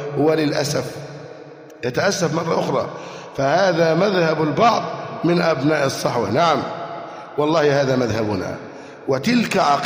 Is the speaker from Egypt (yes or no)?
yes; Egypt; اللهم احفظ بلدنا مصر أمناً أماناً